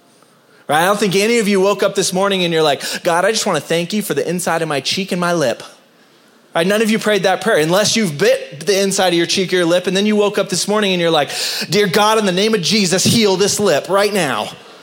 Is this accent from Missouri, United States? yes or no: no; San Diego, California, United States; All right, I'm from San Diego. I like the warm.